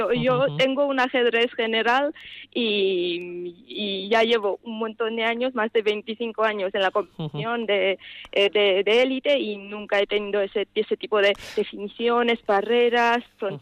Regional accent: Georgia; Spanish is a second language; yo soy de origen georgiano, yo vengo de Georgia, y en Georgia el ajedrez es algo más que un deporte, es como un estilo de vida

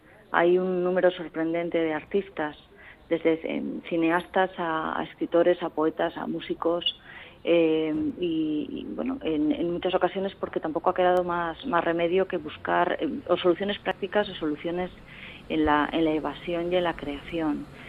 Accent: Llodio, Basque Country, Spain; also born or lived in Bilbao; yo nací en Bilbao. Lo que ocurre es que me crié, me eduqué en Llodio, salvo los estudios musicales, que ya los llevaba a cabo en el conservatorio en Bilbao, pero toda mi infancia y mi adolescencia está ligada a Llodio.

